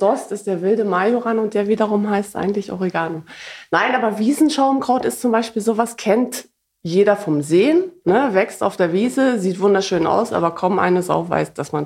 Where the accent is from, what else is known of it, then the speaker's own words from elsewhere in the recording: Harz, Germany; Aus dem Harz.